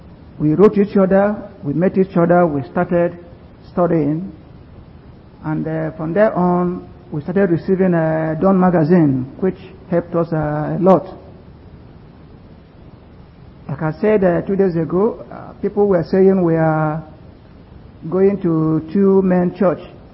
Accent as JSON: {"language": "English", "town": "Wore", "region": "Delta", "country": "Nigeria", "said": "I come from Wore class. Wore is in Delta State in Nigeria, West Africa."}